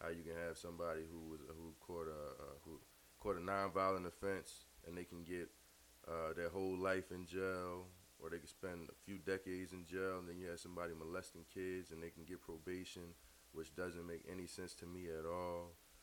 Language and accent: English; Philadelphia, Pennsylvania, United States; I'm from Philadelphia.